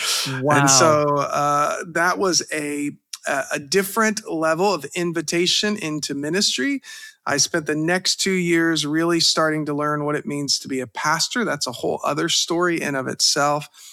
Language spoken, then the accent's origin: English; Pensacola, Florida, United States; I grew up in Pensacola, Florida with a dream really to become someone who was in sports medicine.